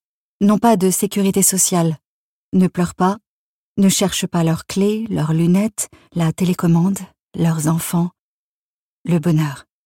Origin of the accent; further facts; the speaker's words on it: Grand Est, France; born there; Je suis née sous X, dans les Ardennes, au nord du département, dans ce coin qui fricote avec la Belgique.